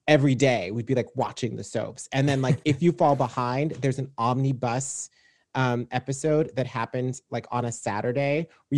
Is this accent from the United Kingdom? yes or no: no; Zimbabwe; That's what that's what I remember from growing up in Zimbabwe when we had pantomimes.